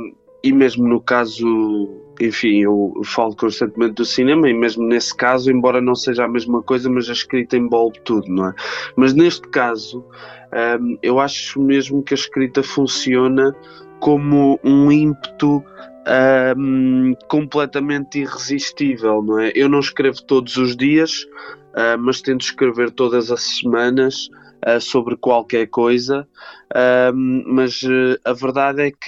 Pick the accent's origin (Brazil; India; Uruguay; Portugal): Portugal; Estarreja, Aveiro; Eu nasci em 2006, em Aveiro, mas sou natural de Estarreja, concelho de Estarreja.